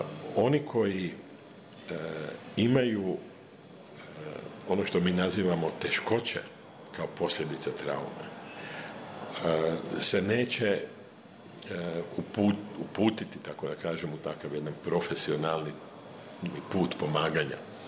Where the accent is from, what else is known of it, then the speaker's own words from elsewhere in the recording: Croatia; bar kod nas u Hrvatskoj, govori o tome